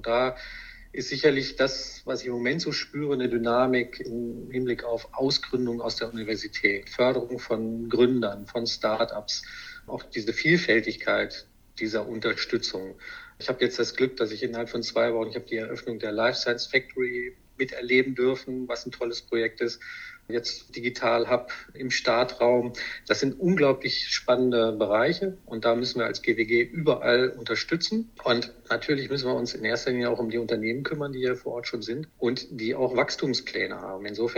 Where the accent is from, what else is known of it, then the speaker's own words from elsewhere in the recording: Hanover, Lower Saxony, Germany; moved away as an adult; bin 57 Jahre, bin gebürtiger Hannoveraner, bin also hier aus der Gegend, allerdings schon seit über 25 Jahren nicht mehr hier in der Gegend. Bin in Hannover aufgewachsen, habe da mein Studium begonnen und habe mein Studium dann aber in Mainz abgeschlossen.